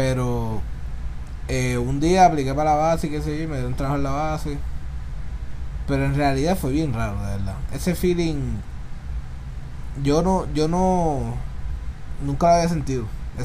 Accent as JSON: {"language": "Spanish", "country": "Puerto Rico", "lives_now": "Florida, United States", "said": "hasta cuando yo vine de Puerto Rico para acá, para Florida"}